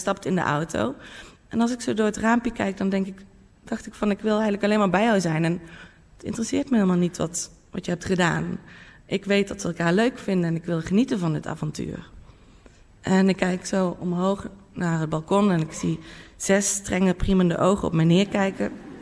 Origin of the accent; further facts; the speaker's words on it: North Brabant, Netherlands; altijd als ik uitging in mijn eigen dorp waar ik vandaan kom in Brabant.